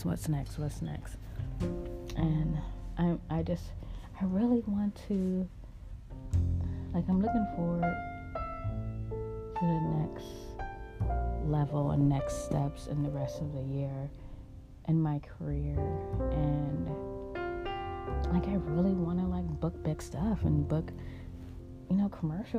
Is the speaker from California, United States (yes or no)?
yes; Los Angeles, California, United States; now in New York, United States; my city, my original city, my hometown, LA.